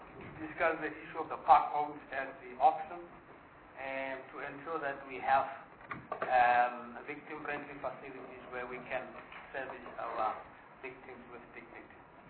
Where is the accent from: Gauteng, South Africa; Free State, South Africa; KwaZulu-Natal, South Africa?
Gauteng, South Africa; I think I indicated last time that I come from Gauteng, where you can't travel more than 10 kilometers before reaching a station.